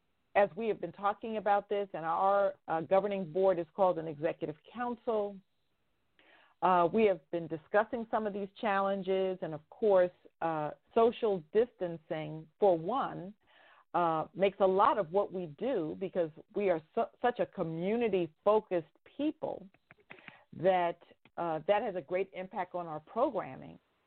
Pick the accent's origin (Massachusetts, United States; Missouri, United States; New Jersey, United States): New Jersey, United States; because I am from New Jersey, at this point, almost daily, I am hearing about friends and loved ones